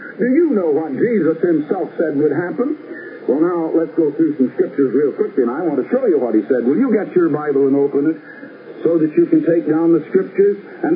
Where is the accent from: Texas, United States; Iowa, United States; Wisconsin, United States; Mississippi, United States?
Iowa, United States; also born or lived in Illinois; So I have lived in Illinois as well as Iowa. I was born and raised in Iowa, went completely through school in Iowa.